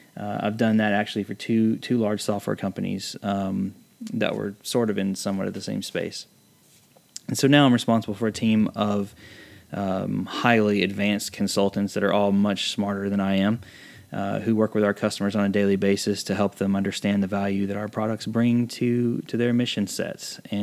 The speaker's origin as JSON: {"language": "English", "town": "Chattanooga", "region": "Tennessee", "country": "United States", "said": "I'm originally from Chattanooga."}